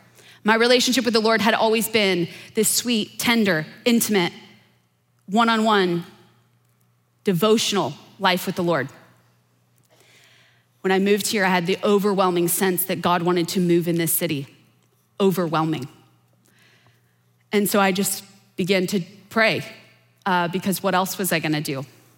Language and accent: English; Midwest, United States; And I'm from the Midwest, born and raised.